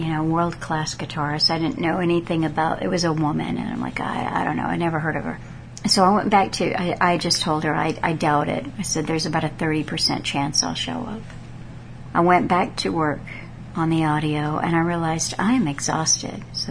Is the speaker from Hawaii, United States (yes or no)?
no; Texas, United States; So now, country western has never really been my go-to music, even though I'm a Texan.